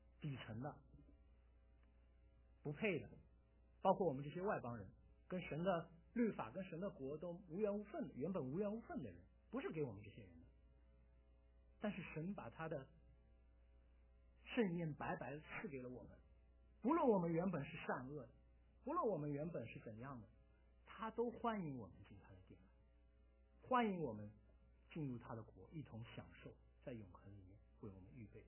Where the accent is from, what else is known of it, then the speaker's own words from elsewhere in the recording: Shanghai, China; now in United States; 因为我从上海来的